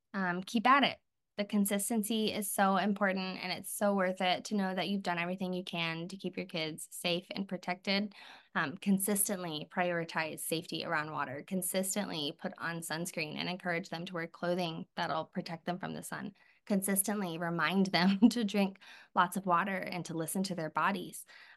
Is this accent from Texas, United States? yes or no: yes; Houston, Texas, United States; I'm from Houston, so I was used to that like hot, humid weather. And here it's drier.